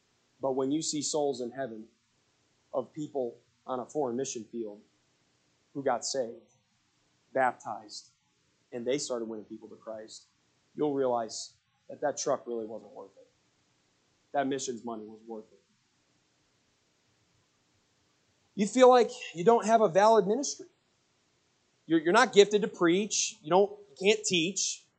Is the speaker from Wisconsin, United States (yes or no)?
no; Connecticut, United States; now in Oklahoma City, United States; I'm from Connecticut. I didn't just drive down to Oklahoma City